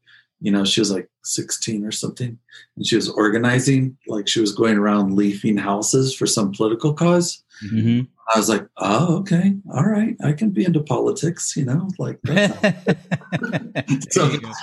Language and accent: English; Galesburg, Illinois, United States; So I grew up in Galesburg, Illinois, which is, I think from the very beginning of its life was like 30,000 people and continues to be 30,000 people. it was manufacturing.